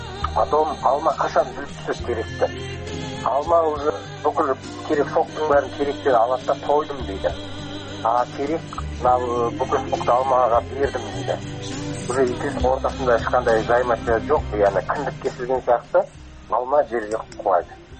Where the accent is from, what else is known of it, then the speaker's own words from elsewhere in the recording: Almaty, Kazakhstan; Мен кичинтай кезде ауылда өстүм көрсөттү экен. Бизге потом болсо Алматыга мектеп окуган кезде көшүп келдик. То есть мен ауылда да болдум кичинтай кезде. Кийин калада да өсүп кеттим. Калада билем, ауылда билем.